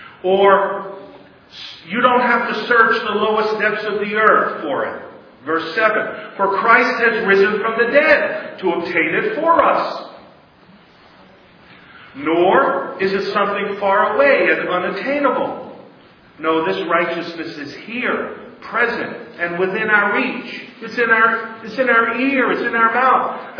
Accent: Brooklyn, New York, United States; I remember as a boy growing up in Coney Island, New York City, Brooklyn, right next to the boardwalk.

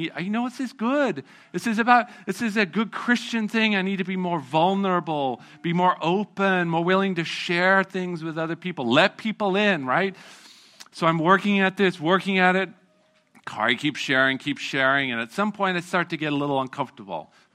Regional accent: England, United Kingdom; I was born and raised in England, British parents

